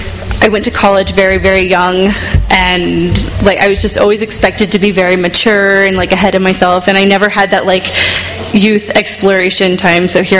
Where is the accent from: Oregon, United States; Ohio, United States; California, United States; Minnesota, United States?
Ohio, United States; I was raised in Ohio.